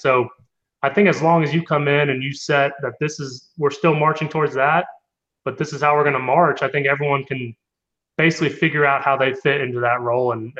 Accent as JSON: {"language": "English", "region": "Florida", "country": "United States", "tie": "born or raised there", "said": "Yeah, and, you know, I grew up in Florida, so I didn't really much like them either."}